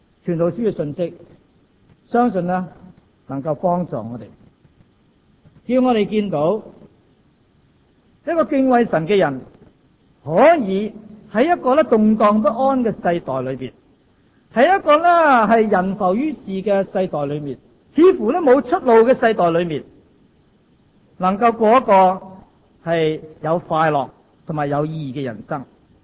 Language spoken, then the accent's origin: Chinese; China; 我们中国人认为享清福就是说呢不用做事了